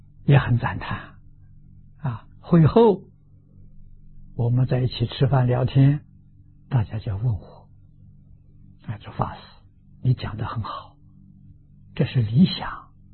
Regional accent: Lujiang, Anhui, China; 在我的老家安徽庐江汤池小镇

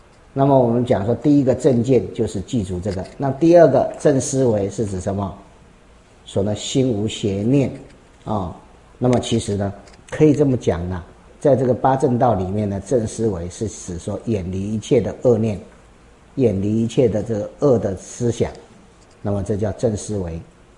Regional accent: China; 我们中国人就是这么奇怪

